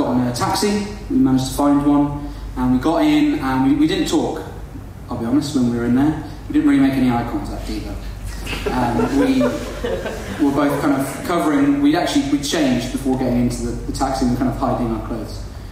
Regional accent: Wales, United Kingdom; first language Welsh; English is a second language; I'm Welsh, I know I've lost the accent, but I grew up in Wales, Welsh is my first language, did everything in my life in Welsh up until now. But just because I've lived here for a while, I've totally lost it.

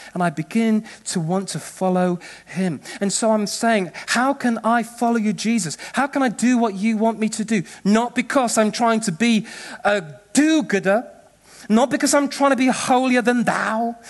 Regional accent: England, United Kingdom; I'm so sorry, I'm English.

